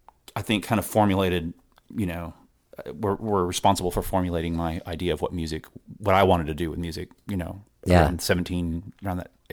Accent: Lubbock, Texas, United States; Also not at the same time growing up in Lubbock, not even realizing that … was from there

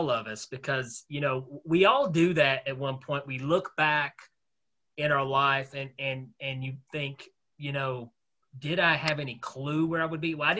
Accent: Knoxville, Tennessee, United States; Now, I'm from Knoxville, Tennessee

